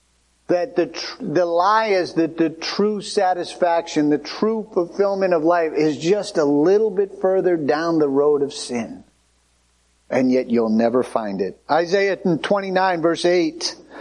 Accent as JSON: {"language": "English", "region": "Massachusetts", "country": "United States", "tie": "born or raised there", "said": "Clams and oysters, and growing up on Cape Cod, having them raw and having them all sorts of ways."}